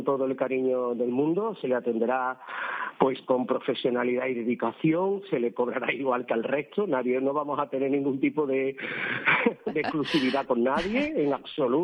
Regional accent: Seville, Andalusia, Spain; yo vengo de Rochelander, de la barriada de Rochelander. Llevo para 26 años con el negocio aquí en Sevilla Este.

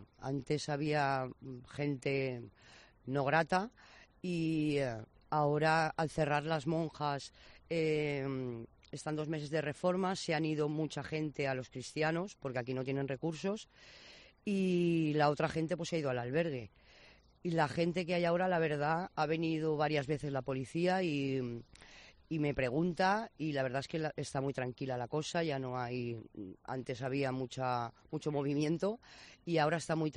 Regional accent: Valencian Community, Spain; moved away as an adult; yo soy valenciana. Vine con trabajo a la isla. Me alquilé un piso en La Vera, en el puerto de La Cruz, con una amiga.

